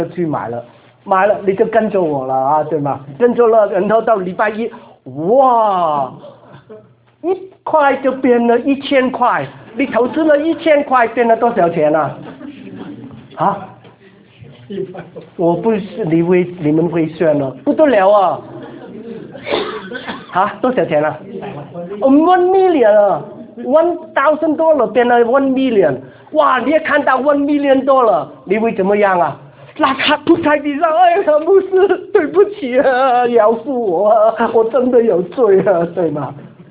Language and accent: Chinese; Guangdong, China; accent: Cantonese; 我们广东话就是怎么说啊？